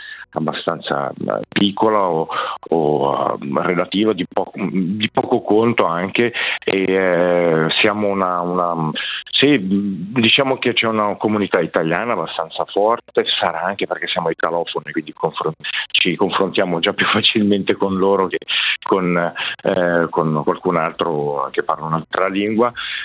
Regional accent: Ticino, Switzerland; moved away as an adult; now in Cape Verde; io sono un ticinese, diciamo direi medio, sono trasferito a Capoverde dopo una carriera militare professionale.

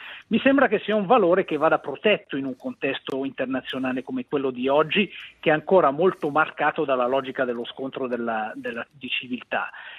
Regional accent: Switzerland; noi come Svizzera

